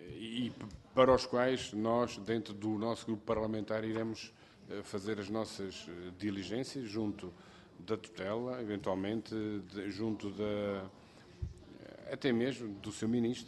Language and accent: Portuguese; Porto, Portugal; não sou do Porto, mas sou do distrito de Porto e é lá perto de Penafiel